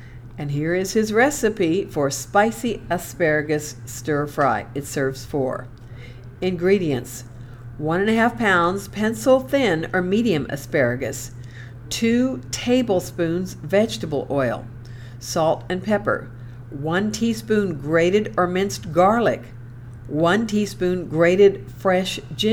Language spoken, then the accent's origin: English; Midwest, United States; When I was growing up in the Midwest, asparagus was never on the menu at our house.